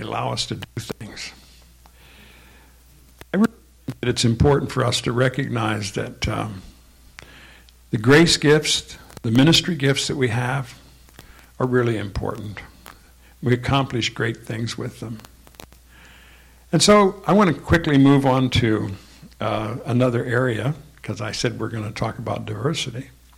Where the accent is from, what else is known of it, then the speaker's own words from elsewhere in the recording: New York, United States; born there; Well, I was born in New York